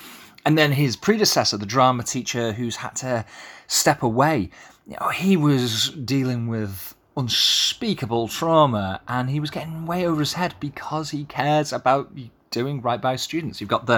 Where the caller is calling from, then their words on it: Auckland, New Zealand; I'm reporting in from Auckland, Aotearoa, New Zealand.